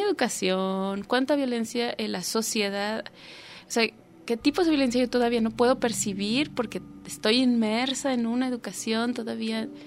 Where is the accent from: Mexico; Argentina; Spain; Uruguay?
Mexico; Hay cosas que me cuestan mucho trabajo de nosotros como mexicanos, pero me da mucho orgullo también como el país